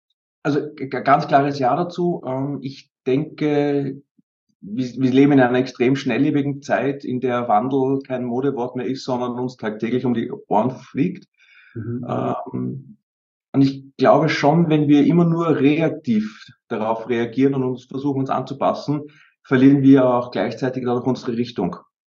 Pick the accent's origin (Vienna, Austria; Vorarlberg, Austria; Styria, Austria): Vienna, Austria; die ganz ersten Jahre, also wirklich frühe Kindheit, waren tatsächlich noch in Wien. Also ich bin auch in Wien aufgewachsen die ersten paar Jahre. Wir sind aber auch dann sehr schnell aufs Land rausgezogen.